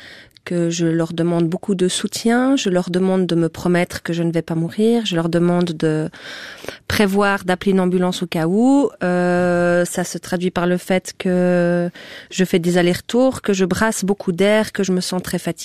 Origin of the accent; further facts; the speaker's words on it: Bussigny, Vaud, Switzerland; parce que j'ai grandi à Bussigny